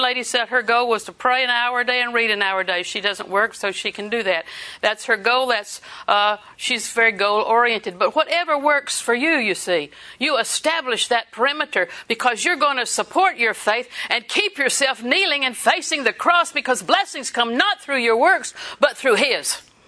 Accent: Auburndale, Florida, United States; I'm from Auburndale. You wouldn't know my family. Nobody would know my family. We're not anybody.

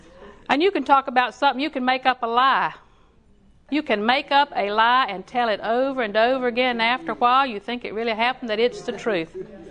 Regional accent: Auburndale, Florida, United States; born or raised there

